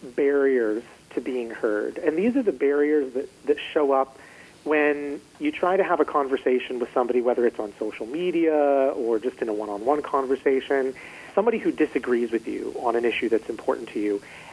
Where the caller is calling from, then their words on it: Orlando, Florida, United States; From Orlando, Florida.